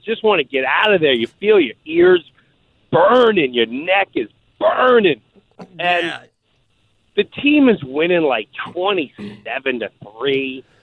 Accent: Long Island, New York, United States; Dude, you're from Orlando. I'm from Long Island.

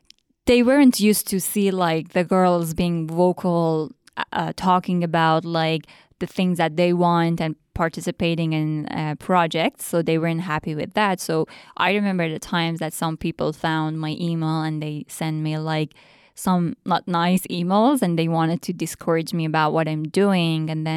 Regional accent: Iran; accent: Iranian; English is a second language; I came from Iran, as a person who lived in Iran. So my accent was Iranian.

